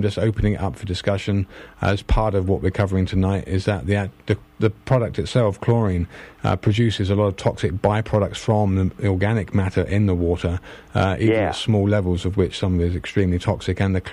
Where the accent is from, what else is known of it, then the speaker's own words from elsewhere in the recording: United Kingdom; probably because I'm British and I knew about it